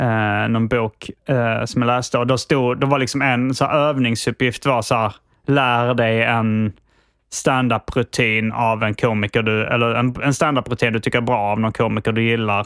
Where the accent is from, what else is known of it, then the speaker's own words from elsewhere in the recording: Hjärup, Skåne, Sweden; Eftersom vi kom från Järup då.